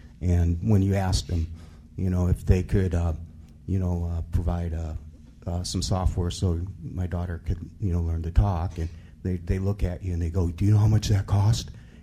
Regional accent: Dallas, Texas, United States; I'm actually from Dallas, Texas.

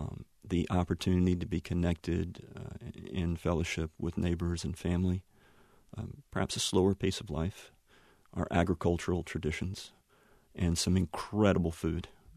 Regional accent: Laurinburg, North Carolina, United States; So, born and raised in Laurinburg and grew up.

